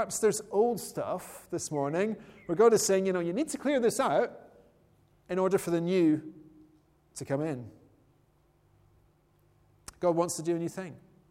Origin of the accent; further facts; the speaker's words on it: United Kingdom; born there; But, you know, it's very blessed to be born in Britain.